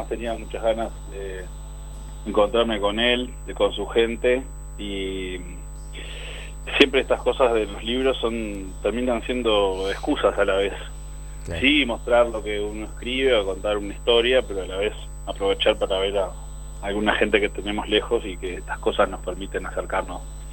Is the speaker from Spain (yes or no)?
no; Uruguay; Pero uruguayos que somos tan pocos, y hay tantos en el exterior